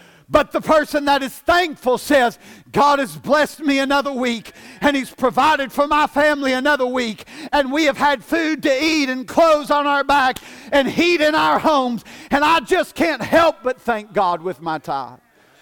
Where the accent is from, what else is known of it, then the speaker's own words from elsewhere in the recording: United States; I'm glad I'm an American.